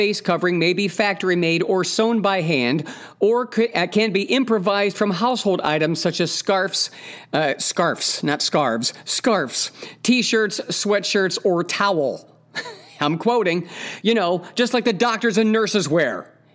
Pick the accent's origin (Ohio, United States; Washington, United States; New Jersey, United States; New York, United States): Ohio, United States; now in California, United States; You know, I grew up in Northeast Ohio. I've moved around a lot in my life